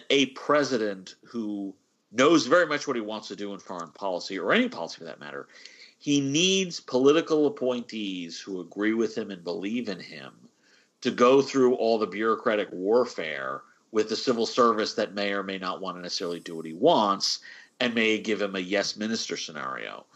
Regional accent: New Jersey, United States; I grew up in Jersey. I used to actually like this guy.

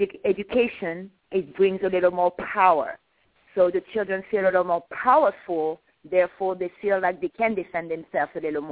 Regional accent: France; I am from France. I'm from Europe, but my parents are both black.

